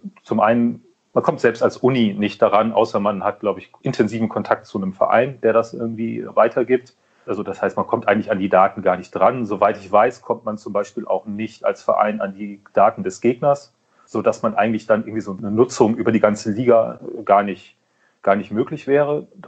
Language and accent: German; Kiel, Schleswig-Holstein, Germany; born there; Und ich bin gebürtiger Kieler, dann liegt der THW nahe.